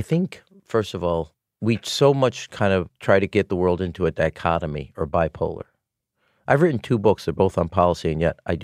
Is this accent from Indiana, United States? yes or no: no; Chicago, Illinois, United States; He was from downstate Illinois. I was from Chicago.